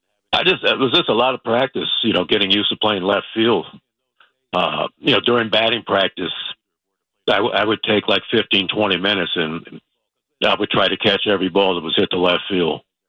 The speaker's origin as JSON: {"language": "English", "town": "Compton", "region": "California", "country": "United States", "said": "I'm from Los Angeles, from Compton, actually, but the Los Angeles area."}